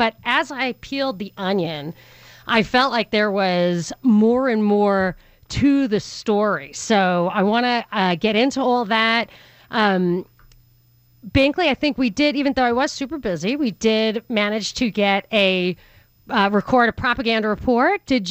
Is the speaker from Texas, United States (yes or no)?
no; New York, United States; So I thought that was hilarious because I'm from New York.